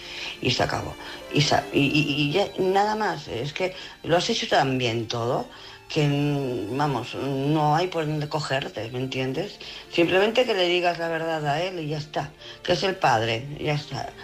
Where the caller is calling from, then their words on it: Barcelona, Catalonia, Spain; de Barcelona.